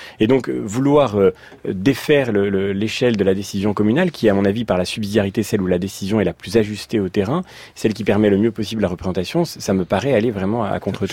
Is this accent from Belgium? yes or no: no; Arthon-en-Retz, Pays de la Loire, France; Moi, je suis de Arthon-en-Ré, dans la Loire-Atlantique.